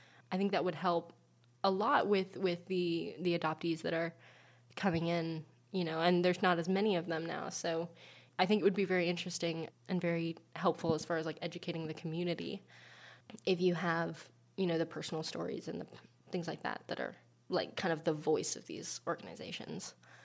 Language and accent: English; China; now in United States; I have some really, really close family friends that I've known for literally since I came from China.